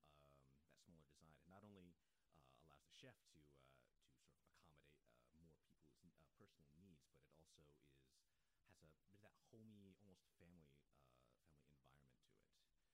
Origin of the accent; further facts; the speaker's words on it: Atlanta, Georgia, United States; I am from Atlanta, so there's sort of a very rich community of different identities and cultures there.